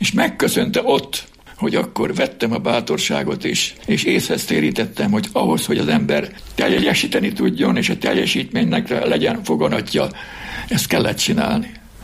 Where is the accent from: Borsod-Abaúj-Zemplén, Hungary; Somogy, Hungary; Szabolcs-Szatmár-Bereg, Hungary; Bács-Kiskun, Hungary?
Bács-Kiskun, Hungary; Engem a Tanyasi iskolában, én ott nőttem fel.